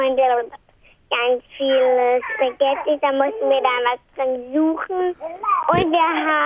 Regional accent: Kiel, Schleswig-Holstein, Germany; Aus Kiel.

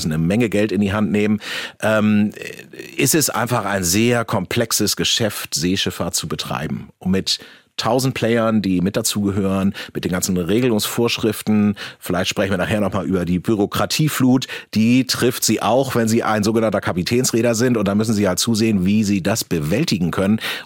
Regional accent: Hamburg, Germany; Also da spreche ich jetzt mal als Hamburger.

